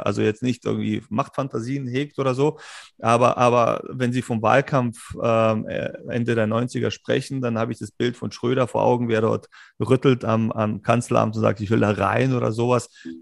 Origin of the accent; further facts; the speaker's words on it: Berlin, Germany; Ich bin Berliner selber